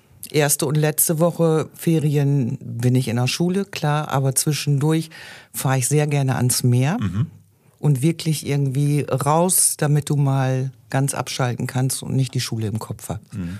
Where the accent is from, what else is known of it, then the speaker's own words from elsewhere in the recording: Nordhorn, Lower Saxony, Germany; born there; Ja, gebürtig komme ich aus Nordhorn.